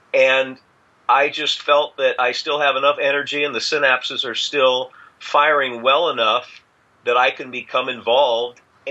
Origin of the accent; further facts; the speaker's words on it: Iowa, United States; also born or lived in Hollywood / New York; I was born and raised here in Iowa, but as Kevin knows, I sought fame and fortune in Hollywood, New York for most of my adult life. I moved back to Iowa 13 years ago